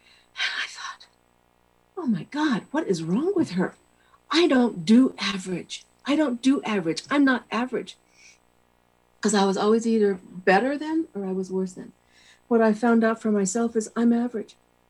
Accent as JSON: {"language": "English", "town": "Santa Fe", "region": "New Mexico", "country": "United States", "tie": "born or raised there", "said": "I grew up here in Santa Fe, New Mexico. I was born in Santa Fe, New Mexico. I've lived here my whole life."}